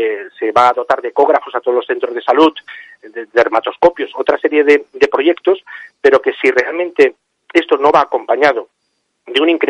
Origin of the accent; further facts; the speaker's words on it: Zaragoza, Aragon, Spain; now in Catalonia, Spain; yo soy una persona forastera, si yo soy de Zaragoza, yo llevo más de 20 años en esta comunidad autónoma, hice la residencia en Barcelona